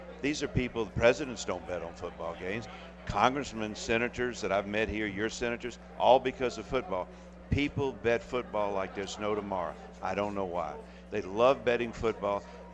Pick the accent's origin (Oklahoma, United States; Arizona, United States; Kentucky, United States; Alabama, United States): Alabama, United States; Mobile; I'm speaking for you, and I don't know if this is correct, but I'm from Mobile, Alabama.